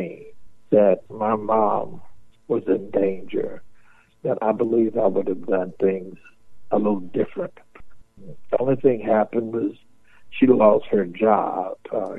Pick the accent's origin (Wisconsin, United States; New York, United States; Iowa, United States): Wisconsin, United States; Milwaukee; born there; just so happened I was born in Milwaukee, Wisconsin. Just born there.